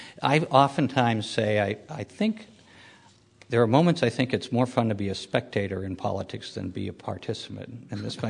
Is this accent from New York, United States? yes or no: no; Lowell, Massachusetts, United States; I grew up in Lowell, Massachusetts, or right outside of it, and you still see the remnants of the Industrial Revolution.